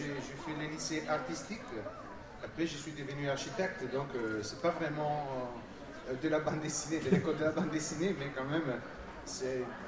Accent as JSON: {"language": "French", "country": "Italy", "tie": "born or raised there", "second_language": "French", "said": "Quand j'étais petit, tu sais, en Italie, on a Disney, c'est très fort."}